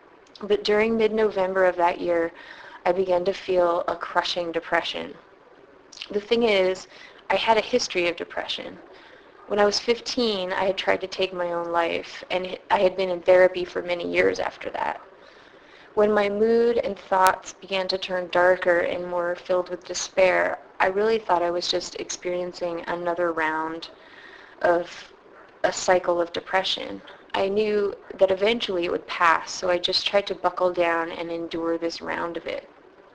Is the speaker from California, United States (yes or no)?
yes; San Francisco, California, United States; I'm from San Francisco. In 1997, I was living in Ithaca, New York, where my mother and my two half-brothers live.